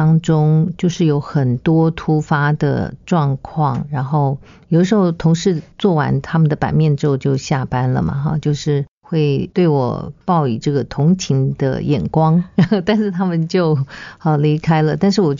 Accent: Taiwan; 所以呢，我们从小的时候是在眷村里面长大的

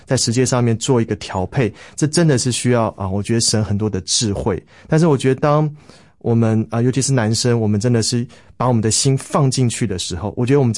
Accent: Keelung, Taiwan; 而且我从小在基隆长大，那基隆就是每天下雨

